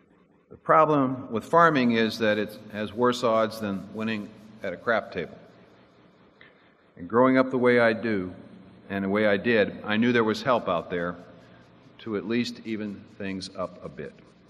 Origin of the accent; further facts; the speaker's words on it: Texas, United States; now in Delaware; I was raised in Texas, and living off other people's tax money shames me. I grew up where all my friends were farmers and ranchers, and always dreamed of farming for rewarding, honest living.